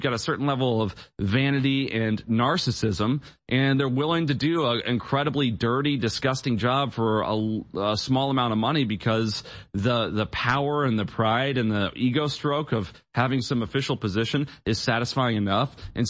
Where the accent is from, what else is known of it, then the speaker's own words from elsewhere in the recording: Midwest, United States; And I grew up in the Midwest. You know what it's like in the Midwest.